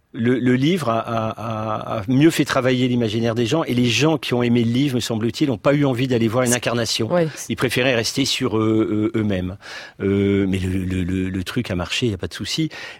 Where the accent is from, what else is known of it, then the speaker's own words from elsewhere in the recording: Hauts-de-France, France; Ah bah, je suis femme du Nord, mais bon, là, je vais descendre un peu dans le Sud